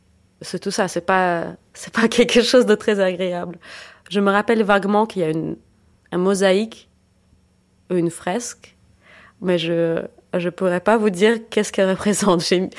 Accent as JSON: {"language": "French", "region": "Moscow", "country": "Russia", "second_language": "French", "moved": "yes", "lives_now": "France", "said": "Je viens de Moscou. Et je suis en France depuis 2017, mais pour de vrai, je suis en France depuis février 2022, parce qu'avant, j'étais basée entre Moscou et Paris"}